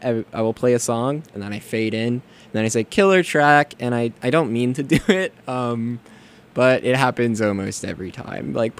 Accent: Midwest, United States; I'm from the Midwest. That's like the only two things dads need over there.

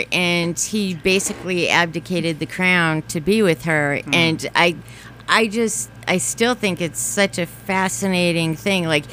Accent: Plymouth, Massachusetts, United States; accent: South Shore; No, I'm from Plymouth.

